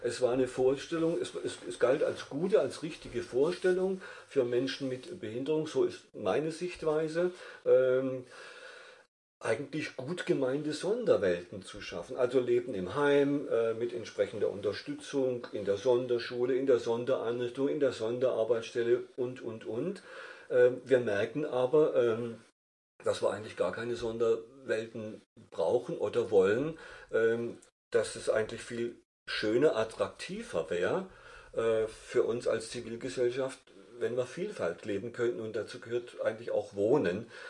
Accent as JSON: {"language": "German", "town": "Pforzheim", "region": "Baden-Württemberg", "country": "Germany", "said": "Ich komme ursprünglich aus der Pforzheimer Gegend."}